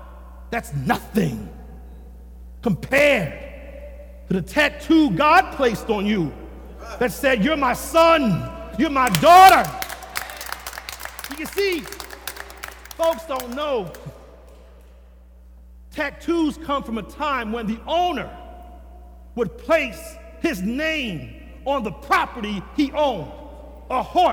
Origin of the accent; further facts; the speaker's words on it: Philadelphia, Pennsylvania, United States; I didn't grow up on the main line. I didn't grow up in Chestnut Hill or Society Hill. I grew up in North Philadelphia.